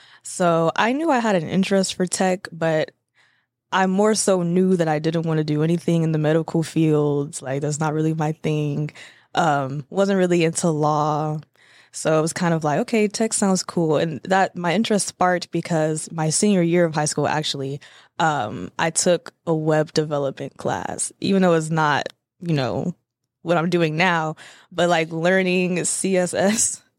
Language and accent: English; Gary, Indiana, United States; also born or lived in Tampa; now in Dallas, United States; Okay, well … I'm originally from Gary, Indiana.